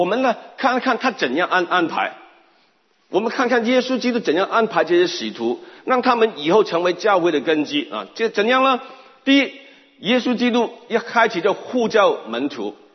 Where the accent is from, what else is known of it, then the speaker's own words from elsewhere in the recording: China; 我们中国人都懂得这个道理了